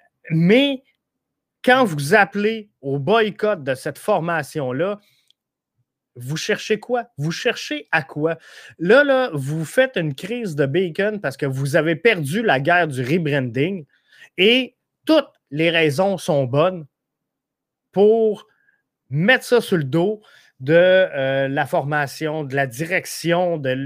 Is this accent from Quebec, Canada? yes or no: yes; Rivière-du-Loup, Quebec, Canada; Moi, je viens de Rivière-du-Loup, gang. Je suis à 4 heures de route du stade Saputo.